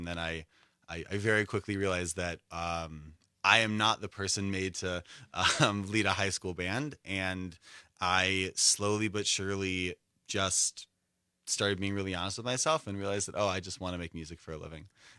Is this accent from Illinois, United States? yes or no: yes; Skokie, Illinois, United States; So that's a very hotly debated topic, and it's Skokie, S-K-O-I-K-I-E. I would argue that I can say I'm from Chicago, but people who are from Chicago proper strongly disagree.